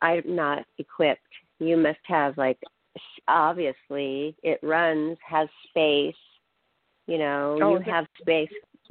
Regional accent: United States; I'm a Washingtonian. We're from Washington.

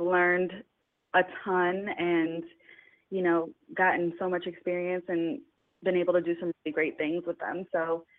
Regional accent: New York, United States; I'm from New York, and my family is Caribbean, so we always have good food

